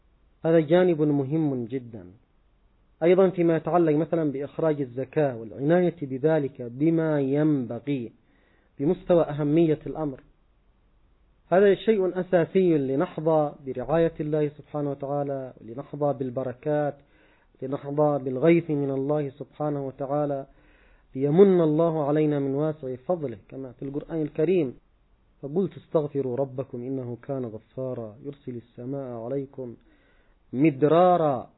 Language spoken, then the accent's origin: Arabic; Yemen; عندنا في اليمن